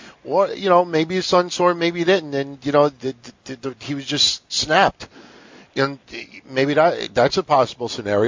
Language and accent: English; Howard Beach, New York, United States; maybe because I'm from Howard Beach and this does happen.